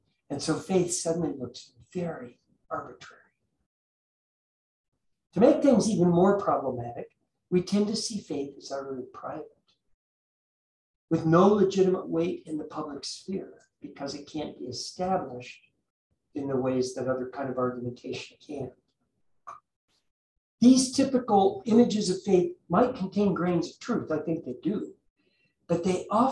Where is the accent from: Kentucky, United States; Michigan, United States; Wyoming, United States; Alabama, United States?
Wyoming, United States; I saw a bumper sticker once in my home state of Wyoming on a great big pickup truck.